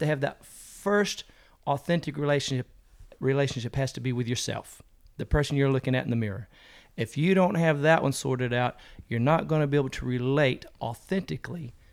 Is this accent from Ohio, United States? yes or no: no; Arkansas, United States; accent: southern; also born or lived in San Diego; So I was raised in Arkansas, born in San Diego, but I was only there for, you know, till as a baby. But by the time I got to Arkansas, I got the southern twang.